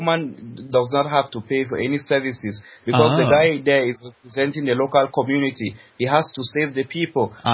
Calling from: Bambui, North-West Region, Cameroon; No, I'm not calling from Bamenda. I'm calling from Bambui, just some few miles from Bamenda.

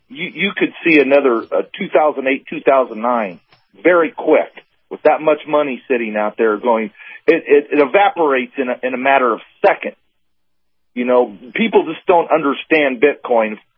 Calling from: Lafayette, United States; from Lafayette.

